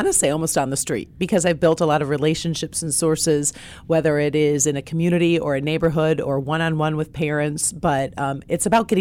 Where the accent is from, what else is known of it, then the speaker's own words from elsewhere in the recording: Chicago, Illinois, United States; Born and raised in Chicago.